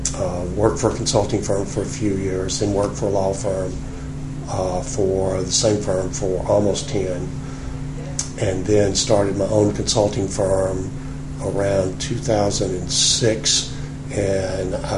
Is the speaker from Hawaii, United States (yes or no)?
no; Alabama, United States; I'm originally from Alabama.